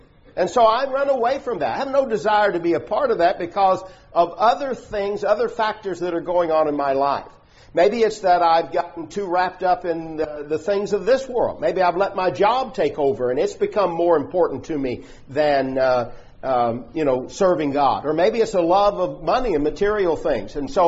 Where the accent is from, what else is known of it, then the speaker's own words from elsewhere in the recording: Glasgow, Scotland, United Kingdom; when I was growing up in Glasgow